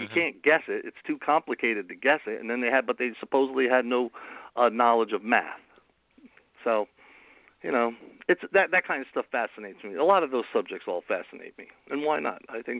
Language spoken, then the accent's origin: English; New Jersey, United States; I grew up here in New Jersey, and I grew up on the Jersey Shore. You know, I was a stone's throw away from the Pine Barrens.